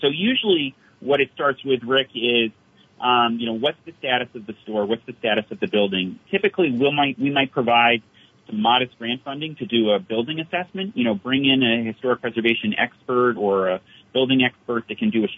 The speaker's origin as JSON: {"language": "English", "town": "Sutton", "region": "Vermont", "country": "United States", "tie": "born or raised there", "said": "When I was a kid, growing up in Sutton, West Burke had probably four general stores"}